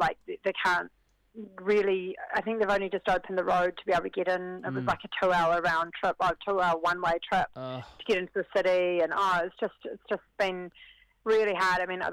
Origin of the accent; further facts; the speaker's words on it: Avondale, Auckland, New Zealand; I grew up in Avondale and looked across the ranges my entire life growing up